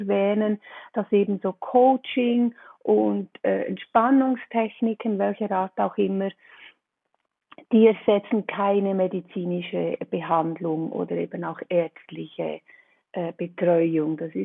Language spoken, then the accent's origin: German; Switzerland; bin 56 Jahre alt und wie Sie unschwer erkennen und hören können, komme ich aus der Schweiz.